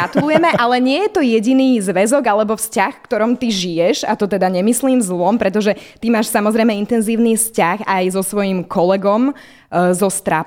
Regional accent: Pezinok, Bratislava Region, Slovakia; Ja to môžem potvrdiť, ja som z Pezinka, tam ma tiež nikto nechcel, tak som prišla tiež robiť do Trnavy.

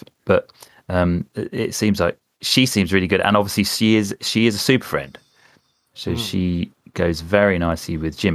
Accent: London, United Kingdom; I'm from London, innit?

